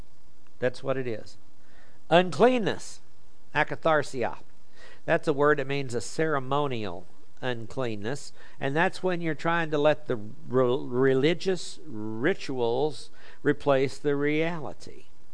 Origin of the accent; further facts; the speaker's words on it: Oklahoma, United States; accent: Oklahoma; My Oklahoma accent won't let me distinguish between sex and sex.